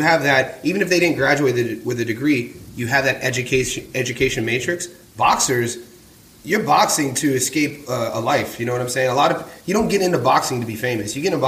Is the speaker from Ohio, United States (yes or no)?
yes; Youngstown, Ohio, United States; So like we're in my hometown, Youngstown had the most.